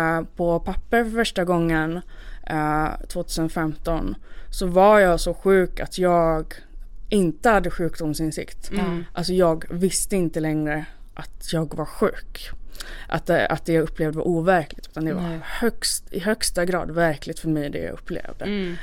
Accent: Malmö, Skåne, Sweden; jag fick åka hem då till min hemort, tillbaka till Malmö

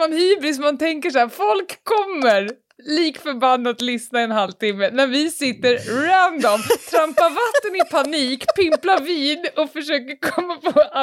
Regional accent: Stockholm, Stockholm County, Sweden; now in Nacka, Sweden; Jag flyttade för 3 år sedan från Södermalm där jag har spenderat mitt liv.

